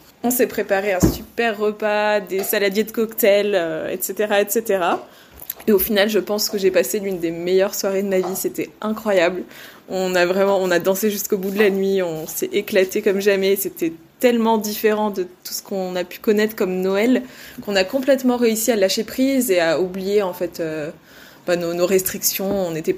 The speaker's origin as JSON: {"language": "French", "country": "France", "said": "En fait, je ne sais pas si j'arriverai autant à l'apprécier dans ce contexte chez nous en France, ou si j'aurai vraiment ce besoin de changer de cadre comme je l'ai vécu en Australie."}